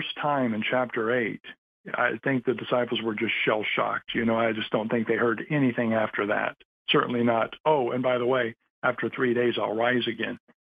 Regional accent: Indiana, United States; So I grew up just outside Indianapolis, between Indy and Lafayette. I'm a Purdue University graduate.

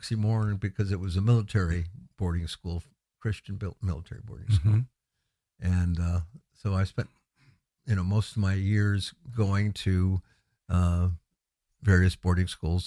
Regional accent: Chicago, Illinois, United States; also born or lived in Minnesota, United States; I grew up in the Chicago area, which the family and all settled in.

